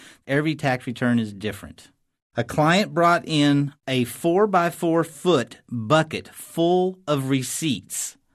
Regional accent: Norman, Oklahoma, United States; now in Kansas City, United States; I'm a tax preparer. I'm originally from Oklahoma, Norman, Oklahoma, home of the Sooners, go Sooners. I'm currently practicing in Kansas City, Missouri.

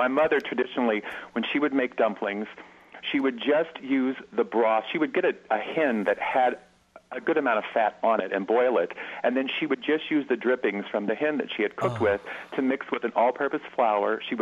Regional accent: the South, United States; I'm from the South, so traditionally I grew up with it being served as chicken and dumplings.

